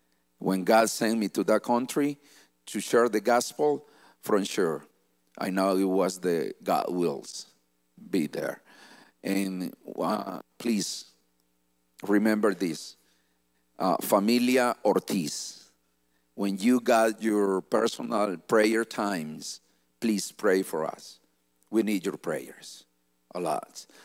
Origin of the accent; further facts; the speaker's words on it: El Salvador; now in Nicaragua; I'm from El Salvador. I'm Salvadorian. But I spent my last 20 years in Nicaragua with my family